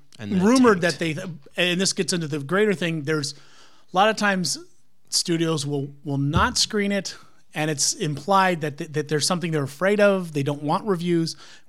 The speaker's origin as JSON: {"language": "English", "country": "United States", "said": "You pointed out earlier off the air that I'm an American snob, wow."}